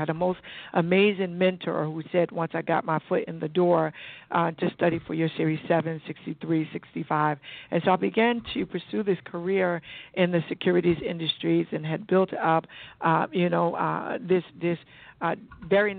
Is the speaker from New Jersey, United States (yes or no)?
yes; Fort Dix, New Jersey, United States; born there; I grew up an Army girl, or the daughter of an Army brat, but so we travel early in our lives. But I was born on Fort Dix Base, believe it or not.